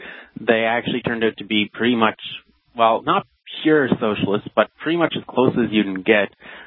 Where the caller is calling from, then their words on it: Prince Edward Island, Canada; Hi. I'm from Prince Edward Island